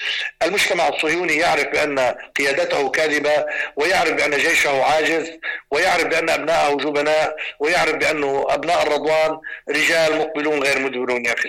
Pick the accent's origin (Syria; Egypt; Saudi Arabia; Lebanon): Lebanon; كما بيقولوا عندنا بلبنان